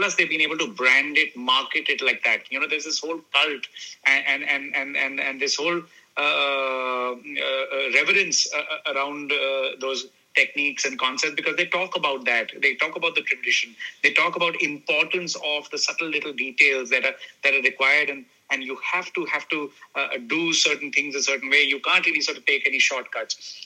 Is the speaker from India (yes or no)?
yes; India; English is a second language; thing I had which was different than my other fellow designers was my upbringing and my experience as an Indian.